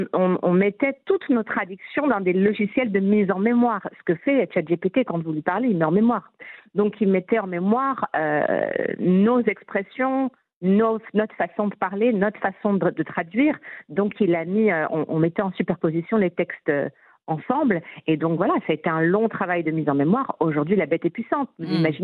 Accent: Paris, Île-de-France, France; also born or lived in London; J'ai grandi à Paris et jusqu'à mes 20 ans.

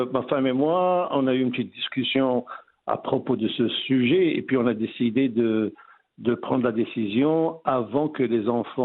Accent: Casablanca, Casablanca-Settat, Morocco; moved away as an adult; also born or lived in United States; comme je suis né au Maroc, j'ai grandi à Casablanca jusqu'à l'âge de 18 ans. Et puis après le bac, j'ai décidé de faire mes études aux États-Unis. Je suis resté pendant 31 ans

